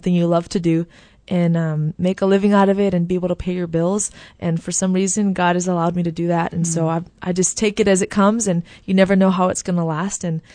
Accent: Kailua, Hawaii, United States; I'm from Kailua, Hawaii, and that's where I grew up. And my parents still live in the same house that I grew up in.

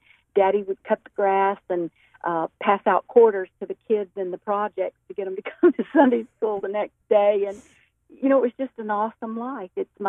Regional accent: Montgomery, Alabama, United States; born there; now in Birmingham, United States; Danny, I was born in Montgomery, Alabama, just a little beautiful city, the capital of Alabama, and then moved to Birmingham about 30 years ago. So I reside in Birmingham today.

